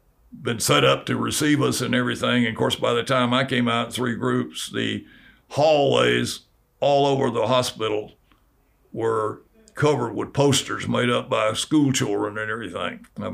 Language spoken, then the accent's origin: English; South Carolina, United States; I'm from South Carolina. I met a family from Winnsboro, South Carolina, which some of my cousins, distant cousins, live there, and they knew of them.